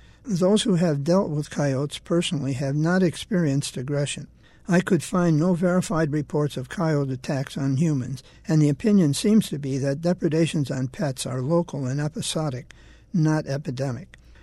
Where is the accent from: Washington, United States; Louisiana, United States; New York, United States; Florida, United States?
New York, United States; I grew up in the Ontario Lake Plains, about 35 miles west of Rochester.